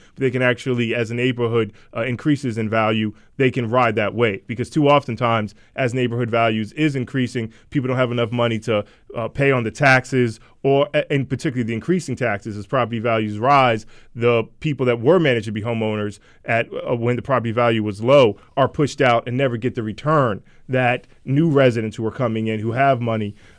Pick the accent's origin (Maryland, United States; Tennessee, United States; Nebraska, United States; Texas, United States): Maryland, United States; Columbia; I grew up in Columbia, Maryland, outside of Baltimore.